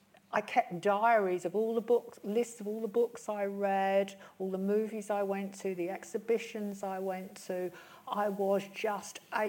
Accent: London, United Kingdom; my connections to London are very, very strong because I grew up in West London, you know, inner London.

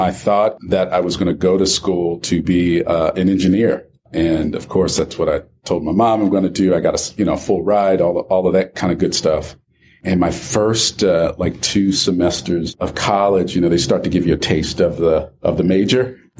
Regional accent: Orlando, Florida, United States; I think growing up in Orlando, because I did grade school and high school in Orlando, really diverse, right?

